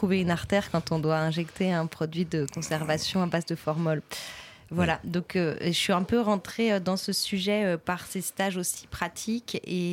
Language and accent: French; Geneva, Switzerland; Moi, je viens de Genève, j'ai grandi en Suisse